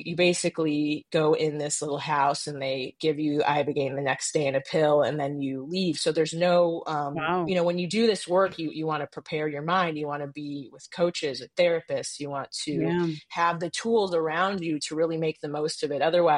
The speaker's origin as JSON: {"language": "English", "region": "Midwest", "country": "United States", "tie": "born or raised there", "said": "by the time I was 14, 15, I grew up in the Midwest, but we would spend summers in Europe."}